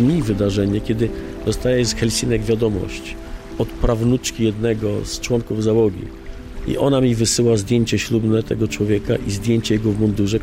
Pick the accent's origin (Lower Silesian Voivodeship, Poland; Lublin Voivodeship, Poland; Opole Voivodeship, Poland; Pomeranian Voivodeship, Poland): Pomeranian Voivodeship, Poland; Gdańsk; born there; Urodziłem się w Gdańsku. Miasto nie było rodzinnym miastem moich rodziców. Moja mama warszawianka